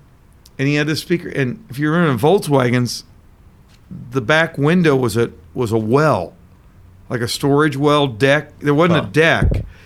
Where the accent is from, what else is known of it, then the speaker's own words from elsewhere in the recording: Ohio, United States; moved away as an adult; also born or lived in Kentucky; now in California, United States; I used to say I was born in Kentucky, raised in Ohio, but grew up in California.